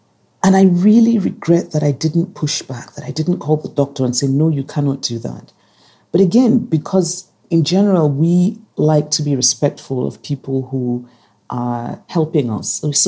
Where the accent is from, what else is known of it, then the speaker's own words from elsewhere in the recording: Anambra, Nigeria; She was on the basic education board of my home state, Anambra, and she loved her job.